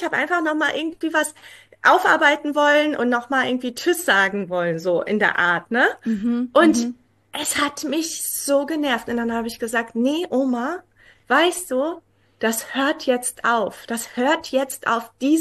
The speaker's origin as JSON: {"language": "German", "country": "Iran", "said": "Also wir sind ja Iraner"}